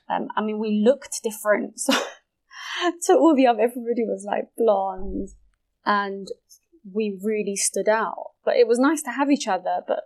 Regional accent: East of England, United Kingdom; So I was brought up in Essex, so I was born and raised in the UK.

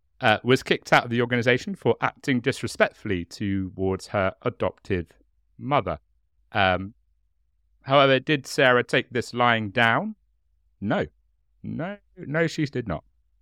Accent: Hastings, South East England, United Kingdom; I'm from Hastings. I'm not posh. My chubby accent comes out every so often

